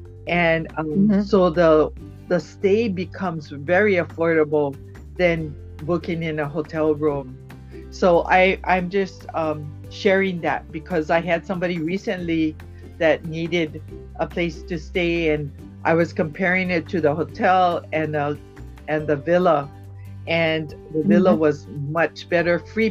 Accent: Honolulu, Hawaii, United States; born there; I was born in Oahu, in Honolulu

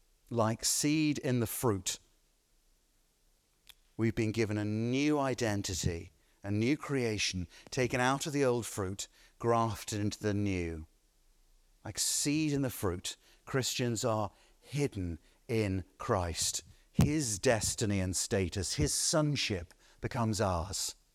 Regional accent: Australia; I can tell you the reason I'm Australian is because my great-great-great-great-grandmother, she stole some cotton in London and was deported for it.

